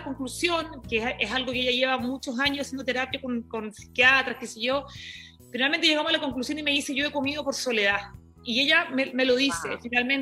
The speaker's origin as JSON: {"language": "Spanish", "town": "Iquique", "region": "Tarapacá", "country": "Chile", "tie": "born or raised there", "said": "Yo vengo de Chile, me crié en Iquique, en un lugar que era muy chiquito, una región de Chile, y jugábamos de sol a sol."}